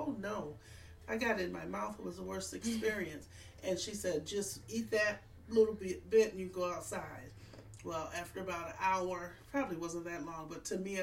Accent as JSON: {"language": "English", "town": "Saginaw", "region": "Michigan", "country": "United States", "lives_now": "Madison, United States", "said": "Saginaw, Michigan."}